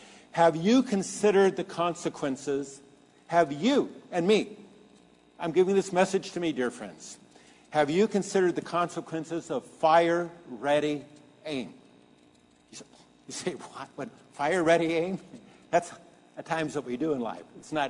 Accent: Pasadena, California, United States; I had the blessing of growing up in Pasadena.

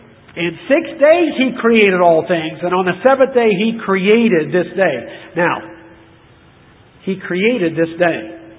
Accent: Appalachia, United States; Well, hey, I grew up in Appalachia, and sundown was 7:32 if you were driving

